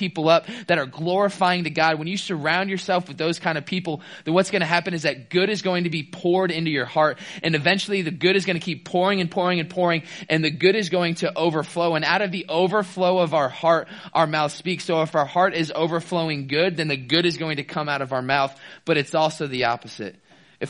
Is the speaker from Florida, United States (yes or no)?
yes; Tampa, Florida, United States; So as I said, I'm from Florida. I'm born and raised in Tampa, Florida, which is about an hour away from Orlando.